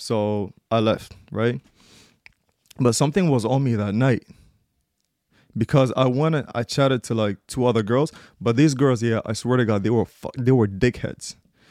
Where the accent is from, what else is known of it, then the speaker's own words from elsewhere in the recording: Gambia; I literally told them, like, I'm from Gambia.